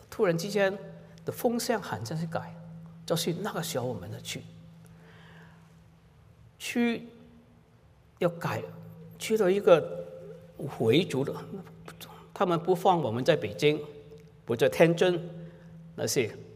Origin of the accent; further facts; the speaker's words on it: Hong Kong; now in Canada; 我是从小是在香港长大，也是很早就来到加拿大，1970年来到加拿大，所以对中国不熟悉。